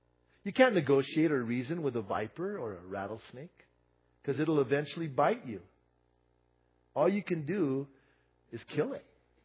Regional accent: Bernalillo, New Mexico, United States; In my hometown, almost everyone that I knew, we all said sandwich instead of sandwich, you know. So you kind of knew if you were from Bernalillo.

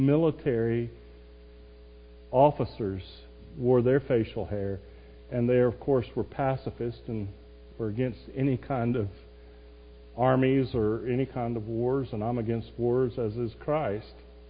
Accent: North Carolina, United States; Near my hometown in North Carolina, there's been there for decades an Amish community.

